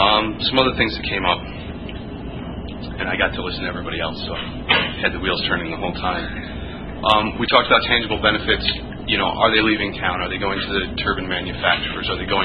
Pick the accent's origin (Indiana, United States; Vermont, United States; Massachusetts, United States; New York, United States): New York, United States; I'm originally from New York State. I'm not used to things moving this swiftly with the legislative body.